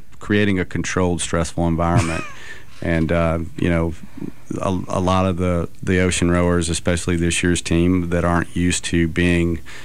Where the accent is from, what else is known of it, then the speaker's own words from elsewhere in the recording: Mobile, Alabama, United States; This is so, you know, I'm a hometown boy. I grew up in Mobile. I love Mobile, even though I live away.